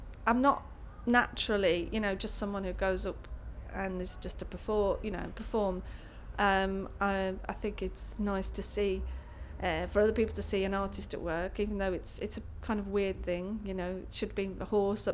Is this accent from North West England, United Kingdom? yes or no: no; Wolverhampton, West Midlands, United Kingdom; moved away as an adult; now in Cardiff, United Kingdom; I'm 48 just and I'm originally from Wolverhampton, but I've lived in Cardiff for the last 20 years.